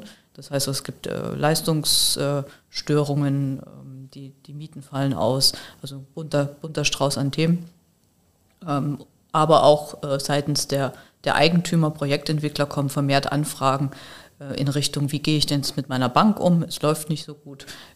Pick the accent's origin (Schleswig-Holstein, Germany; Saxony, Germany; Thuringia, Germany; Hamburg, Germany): Saxony, Germany; Leipzig; born there; moved away; Ich bin gebürtige Leipzigerin, bin seit 25 Jahren im Rhein-Main-Gebiet